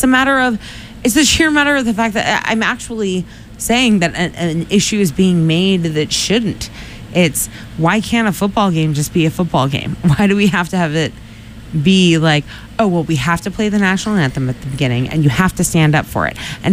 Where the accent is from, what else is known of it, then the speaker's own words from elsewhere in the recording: United States; Of course I like being American.